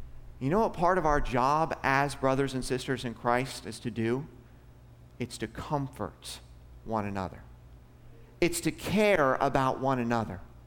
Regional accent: Alaska, United States; now in Florida, United States; I did not grow up here in Florida. I didn't grow up in this area. I grew up in Alaska where things were different. It was just a different culture.

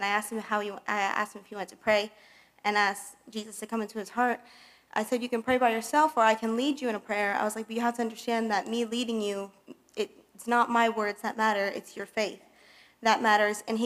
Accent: Fort Myers, Florida, United States; that I was from Fort Myers and he was from Fort Myers.

